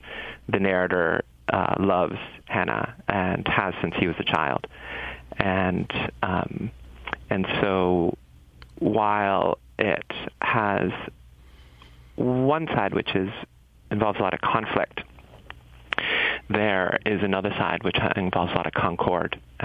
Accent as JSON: {"language": "English", "town": "East Lansing", "region": "Michigan", "country": "United States", "tie": "born or raised there", "said": "I grew up in East Lansing, which I loved"}